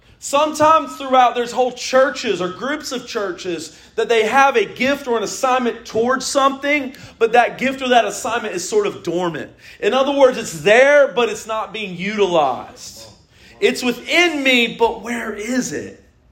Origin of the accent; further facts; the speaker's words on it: Frisco, Texas, United States; Frisco, Texas. Does that mean anything to you? It's my hometown, you know.